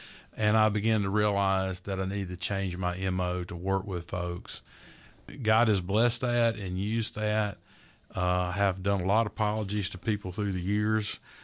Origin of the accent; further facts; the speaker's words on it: Georgia, United States; Born and raised in Georgia, South Georgia. I've been up in North Georgia now for about 33 years.